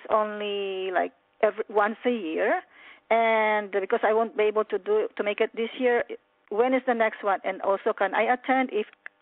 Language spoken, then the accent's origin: English; California, United States; I'm here from Northern California, and I look, actually look in Sacramento